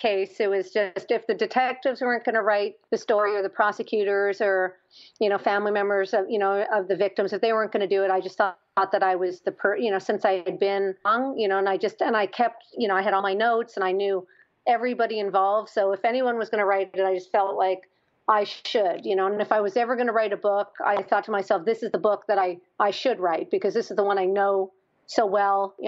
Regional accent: Canada; I was just in Canada, and I'm Canadian.

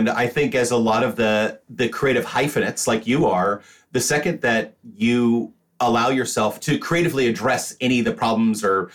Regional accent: Washington, United States; I am a Washingtonian, meaning that I grew up in outside Seattle, was born in the Puget Sound area

